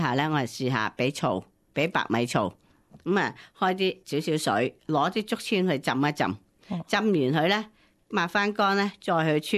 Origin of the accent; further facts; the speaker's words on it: China; now in Australia; 咁而咧就冬节咧就系我中国人嘅即系过冬啦